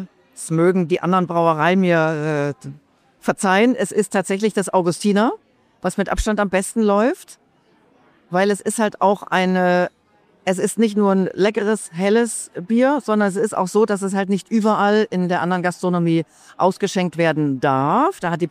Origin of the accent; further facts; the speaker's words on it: Rhineland, Germany; Ich komme aus dem Rheinland, da sitzt man sowieso zusammen.